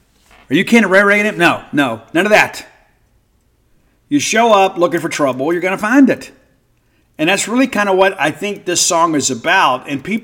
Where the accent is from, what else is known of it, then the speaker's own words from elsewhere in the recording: Mississippi, United States; Number 10, I grew up in South Mississippi, right?